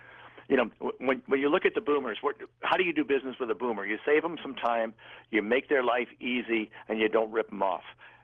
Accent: New York, United States; Hey, I'm from Long Island, too.

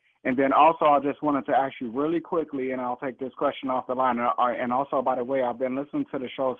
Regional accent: Minneapolis, Minnesota, United States; now in Nevada, United States; I'm actually from Minneapolis, but I'm out here in Nevada right now.

